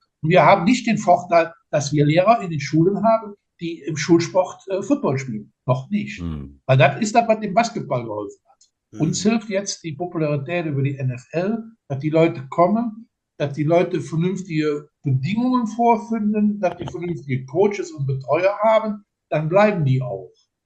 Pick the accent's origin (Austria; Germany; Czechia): Austria; Linz, Upper Austria; ich komme ja aus Linz